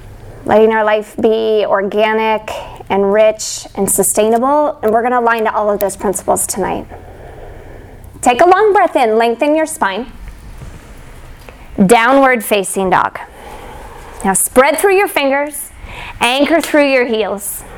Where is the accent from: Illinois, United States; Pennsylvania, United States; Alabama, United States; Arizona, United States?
Illinois, United States; Rockford; now in Petaluma, United States; I'm from Petaluma, California. So if you don't know where that is, it's in the heart of Sonoma County. But I'm a Midwest girl in my roots. I grew up in Rockford, Illinois